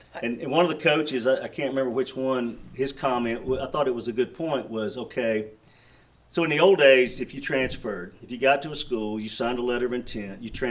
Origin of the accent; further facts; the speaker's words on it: Dalton, Georgia, United States; I'm from Dalton, Georgia, in North Georgia. And we went back to Georgia